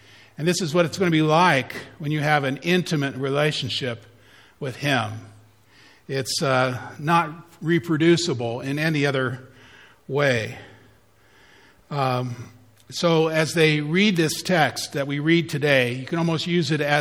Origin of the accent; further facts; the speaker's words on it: Mohicanville, Ohio, United States; I grew up around Mohicanville. We had a lot of snakes down there.